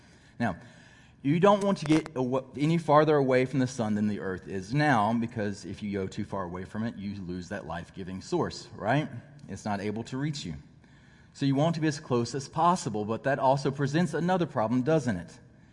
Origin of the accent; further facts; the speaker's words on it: the South, United States; I'm from the South, so like if there's any like reference to it, I get it.